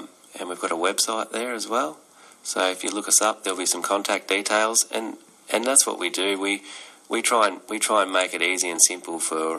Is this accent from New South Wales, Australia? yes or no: no; Shepparton, Victoria, Australia; I'm from the tribe the Bangarang. And, I grew up here in Shepparton.